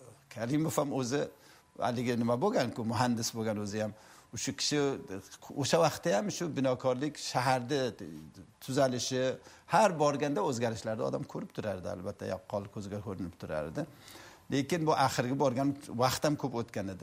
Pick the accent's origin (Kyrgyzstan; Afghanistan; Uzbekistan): Afghanistan; born there